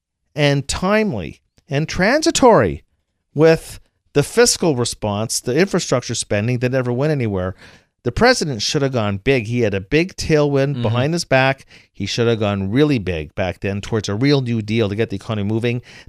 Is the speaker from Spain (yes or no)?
no; Canada; Look, I'm from Canada. You know, we have socialized healthcare there